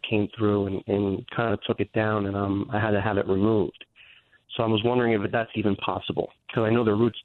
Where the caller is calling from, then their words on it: Egg Harbor Township, New Jersey, United States; I'm calling from Egg Harbor Township, which is about Egg Harbor Township, New Jersey, which is about 15 miles outside of Atlantic City.